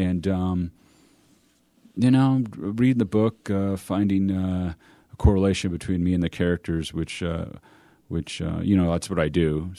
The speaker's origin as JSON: {"language": "English", "region": "Montana", "country": "United States", "said": "It's we're from Montana."}